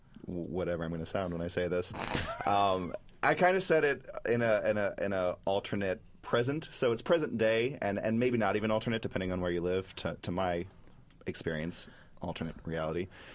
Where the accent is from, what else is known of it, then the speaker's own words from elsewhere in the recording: Cincinnati, Ohio, United States; I grew up in the Cincinnati area